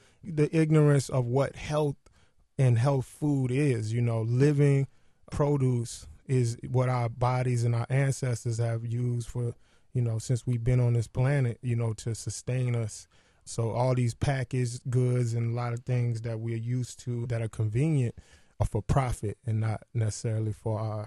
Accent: the South, United States; I grew up in the South and, you know, eating soul food and fast food and junk food.

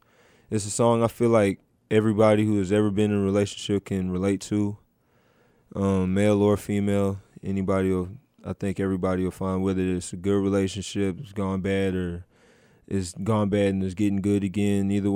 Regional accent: Houston, Texas, United States; I'm from Houston, Texas, from the southwest part, we call it the SWAT. I went to Elsick High School. I grew up there, left there, graduated in 05, now I'm here.

